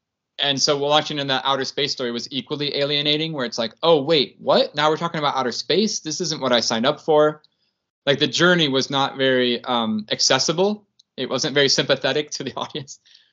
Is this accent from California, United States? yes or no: no; Ohio, United States; Like, I started juggling when I was 8 years old and I grew up in Ohio.